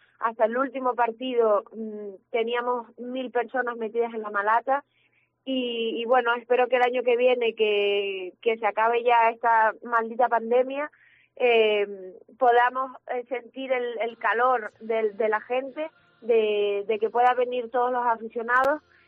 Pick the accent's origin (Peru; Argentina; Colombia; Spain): Spain; Canary Islands; moved away; also born or lived in Burgos / Huelva; Desde que salí de Gran Canaria cuando era joven, pues eso, estuve 2 años en Burgos, 2 años en Huelva